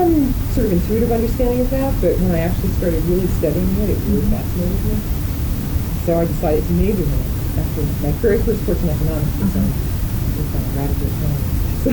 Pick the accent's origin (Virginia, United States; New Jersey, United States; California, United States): New Jersey, United States; Greenville; born there; I was born in Greenville, New Jersey in 1954.